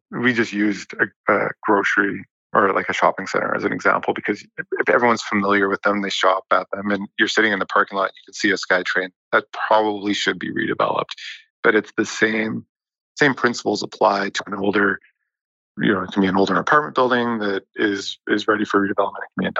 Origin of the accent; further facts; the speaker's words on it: Winnipeg, Manitoba, Canada; I grew up in Winnipeg, hadn't traveled a lot.